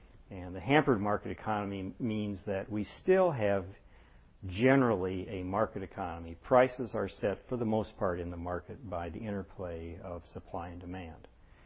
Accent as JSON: {"language": "English", "town": "Philadelphia", "region": "Pennsylvania", "country": "United States", "tie": "born or raised there", "said": "In my hometown of Philadelphia, Pennsylvania, we now have a trans fat ban."}